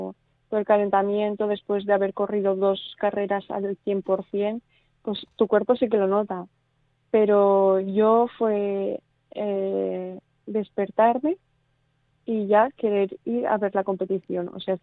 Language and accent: Spanish; Velilla de Cinca, Aragon, Spain; al llegar a mi pueblo, mis amigos también con una pancarta